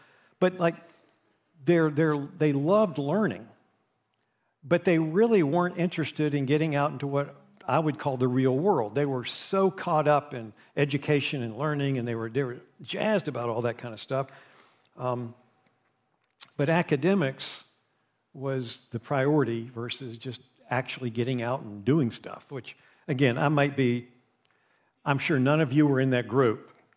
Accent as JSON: {"language": "English", "region": "West Virginia", "country": "United States", "tie": "born or raised there", "said": "And I'm aware of that area, and I grew up in West Virginia, kind of near all that."}